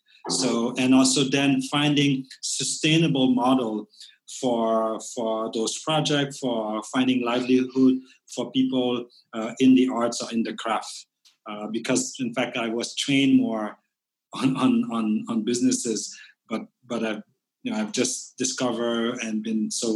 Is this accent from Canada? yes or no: yes; Canada; first language French; English is a second language; moved away as an adult; also born or lived in Thailand; now in Cambodia; refugee camp in Thailand at the age of 3, I was uprooted, lived in Canada, grew up French speaking. So my first language is really French. And then decided to come back here 22 years ago. In fact, my youth has been in Canada and my adult life here in Cambodia.